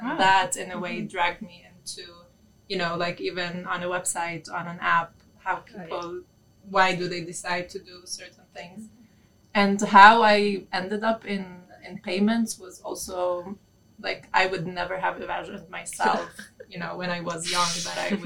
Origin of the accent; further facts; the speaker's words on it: Palestine; I come from Palestine